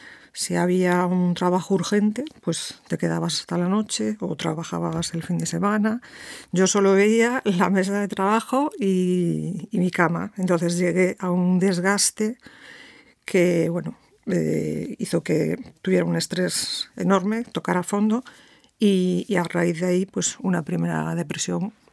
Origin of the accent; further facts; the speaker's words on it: Madrid, Community of Madrid, Spain; born there; Yo estaba en Madrid. Yo nací en Madrid y entonces bueno, pues estaba allí.